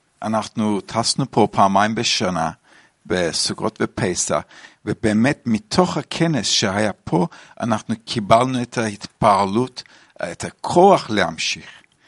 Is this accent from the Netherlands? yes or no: no; Australia; כנס חשוב מאוד, כי אני מאוסטרליה